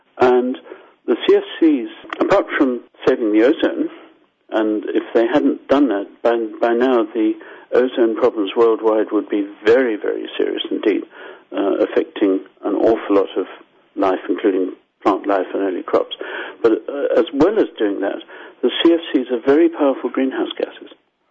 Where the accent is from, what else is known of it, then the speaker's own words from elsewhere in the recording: Harare, Zimbabwe; now in Canada; I'm Zimbabwean, as you probably got from my accent. So, sorry, Zimbabwean Canadian. It's a mess. So I grew up with these fires, and in Harare in July, August, you choke.